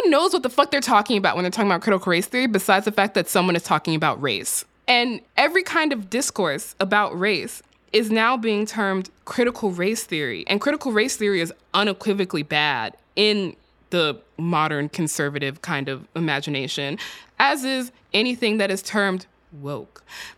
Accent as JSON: {"language": "English", "region": "Texas", "country": "United States", "tie": "born or raised there", "said": "In my home state of Texas"}